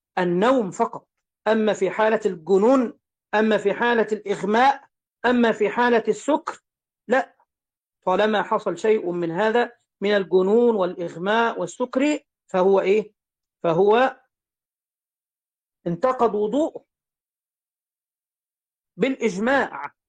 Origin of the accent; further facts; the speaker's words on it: Egypt; أنا صليت العصر الآن عندنا في مصر